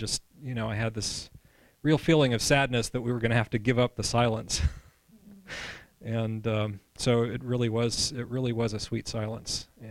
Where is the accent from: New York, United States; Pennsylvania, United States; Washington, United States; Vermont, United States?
Vermont, United States; Yeah, so we're from Vermont. Maybe we're next farthest away.